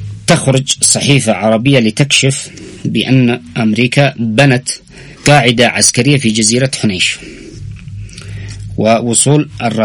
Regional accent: Yemen; ينبغي علينا نحن كشعب يمني

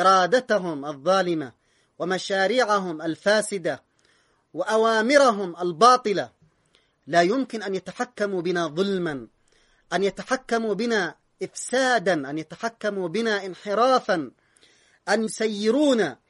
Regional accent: Yemen; بنيت عليه كل حياتي كيمني،

